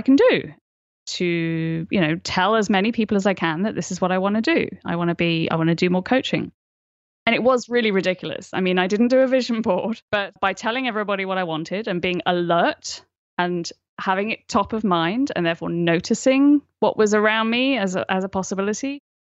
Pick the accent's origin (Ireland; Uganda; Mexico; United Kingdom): United Kingdom; I wanted to work in NASA ground control, which as a British schoolgirl at a state school was a sort of surprising goal.